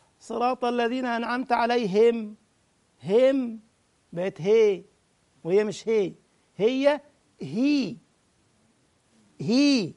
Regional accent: Egypt; عندنا في مصر كل إنسان واحد في البلكون يقول لك طل من البلكونة

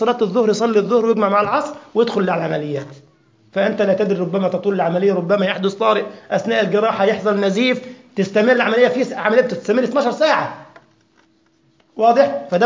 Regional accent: Egypt; moved away as an adult; now in Germany; انا كنت قبل ان اتي المانيا اعمل بحقل التدريس مواد الشرعية واللغة العربية في مدارس خاصة عندنا في مصر

